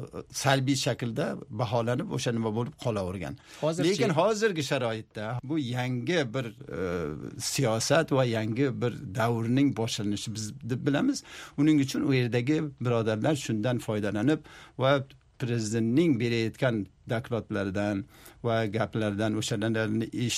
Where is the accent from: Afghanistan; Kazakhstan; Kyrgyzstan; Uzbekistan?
Afghanistan; Kunduz, Kunduz Province; xususan men Qunduzda voyaga yetganman. O'sha yerda tug'ilib, katta bo'lib, o'qigandan keyin ham borib o'qituvchi bo'lganman o'sha yerda.